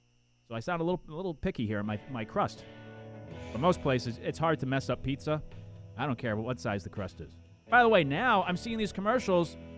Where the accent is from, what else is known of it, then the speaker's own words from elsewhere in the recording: New Haven, Connecticut, United States; In fact, I grew up in Connecticut, New Haven.